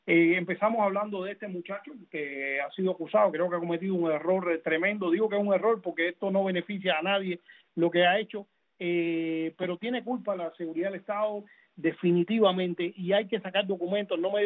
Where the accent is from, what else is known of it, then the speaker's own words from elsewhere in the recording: Cuba; Nosotros como cubanos no tenemos ningún poder para quitar o poner ningún bloqueo.